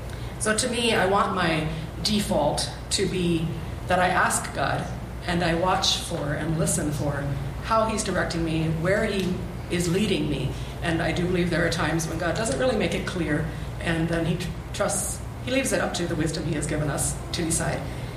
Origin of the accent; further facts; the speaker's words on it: Ontario, Canada; Yes, I am from Ontario, and I started out there with teaching a number of years